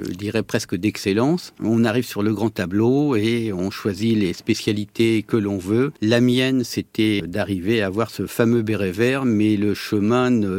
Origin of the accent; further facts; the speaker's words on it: Normandy, France; born there; je suis né en Normandie, et lorsque j'allais au bord de la mer